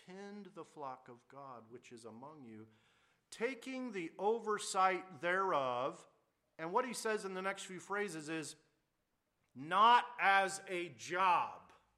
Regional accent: Alaska, United States; also born or lived in Phoenix, United States; And that's my hometown, but I was raised up here. Born in Arizona, raised in Alaska.

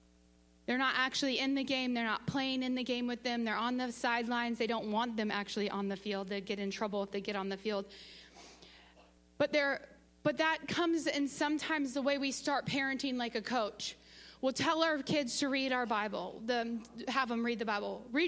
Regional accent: Wisconsin, United States; Even though I grew up in the Packer land and area, I did not grow up in a household that had any culture of football.

